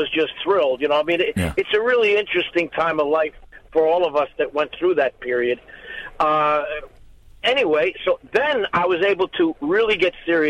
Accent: New York, United States; growing up in New York, or near New York, with the radio station that came that far, was a big boon for me.

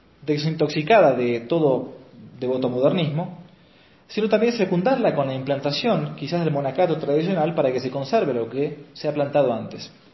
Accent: Argentina; a pedirle en público que fundasen una abadía tradicional así en mi país, la Argentina.

